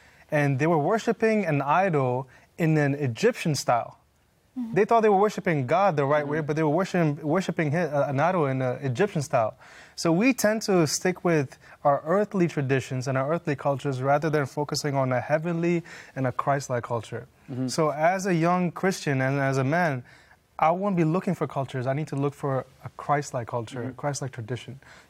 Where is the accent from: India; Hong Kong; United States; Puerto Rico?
India; also born or lived in Middle East; I grew up in India and Middle East. So I grew up in a lot of culture, really thick, rich culture.